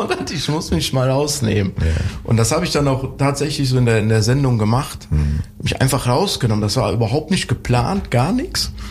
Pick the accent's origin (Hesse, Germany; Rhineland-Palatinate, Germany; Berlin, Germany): Hesse, Germany; born there; Und ich musste dann als gebürtiger Hesse, ja.